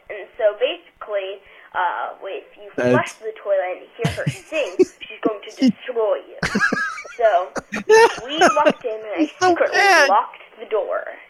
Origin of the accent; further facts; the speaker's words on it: Eugene, Oregon, United States; And we are from Eugene, Oregon.